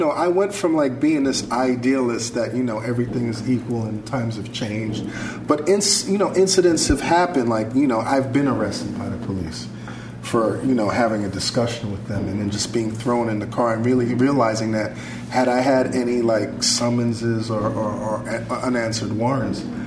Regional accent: Brooklyn, New York, United States; I was very naive growing up in Brooklyn. And it's actually kind of funny. Growing up in Crown Heights, Brooklyn, and going to a predominantly white school, St. Francis Xavier in Manhattan

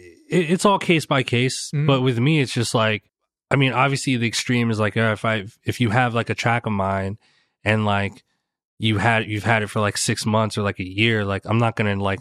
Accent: Newark, New Jersey, United States; I grew up on Roseville Avenue in Newark, New Jersey, in the hood, baby. The bricks, Brick City.

